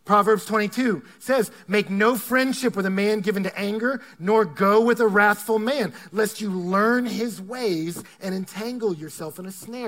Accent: Texas, United States; nobody ever guesses I'm from Texas. I don't sound like a Texan unless my dad calls on the phone.

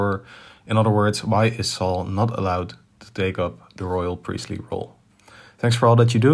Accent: Netherlands; I'm from the Netherlands.

